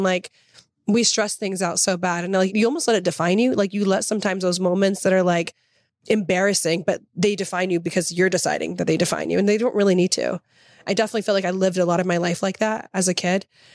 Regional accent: Southern US, United States; And then growing up in the South was also like as amazing as it was, like it was so like beautiful.

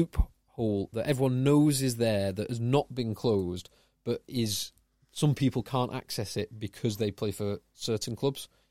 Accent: England, United Kingdom; I mean, as an Englishman, I'd like Randranda playing.

